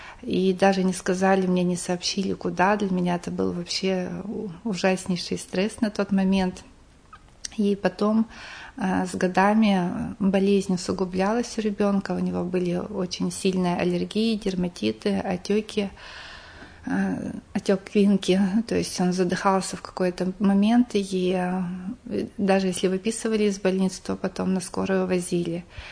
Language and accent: Russian; Polunochnoye, Sverdlovsk Oblast, Russia; Я приехала даже не из города, а из поселка Полуночное, это север Свердловской области, за Ивделем, ну, то есть очень далеко.